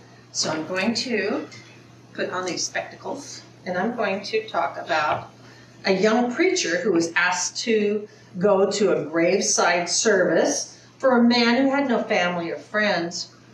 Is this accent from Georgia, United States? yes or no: no; McKinleyville, California, United States; I was raised in McKinleyville, and every house in McKinleyville had septic tanks.